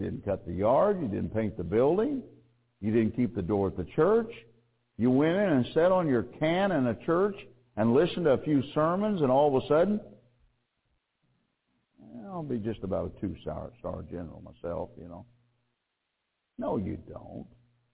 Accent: Phoenix, Arizona, United States; You know, I was here from Arizona, from Phoenix, and we have a fellowship out there

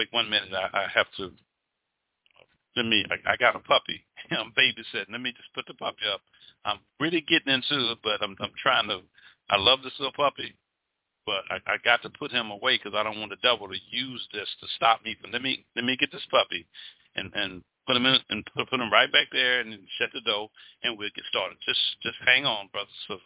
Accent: Mobile, Alabama, United States; I'm from Mobile, Alabama. Always wanted to be in the Navy. The USS Alabama was a big old beautiful battleship in my hometown on Broad Street.

